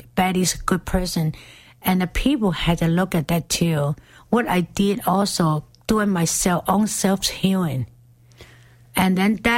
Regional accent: China; Well, I was born in China. I was suffered a great time in my youth group, a youth time from age of 7 to 11, that period of time.

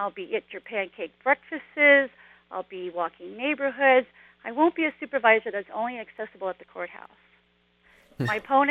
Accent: California, United States; Well, I came from Southern California in 79 to go to HSU and put myself through school on my own dime.

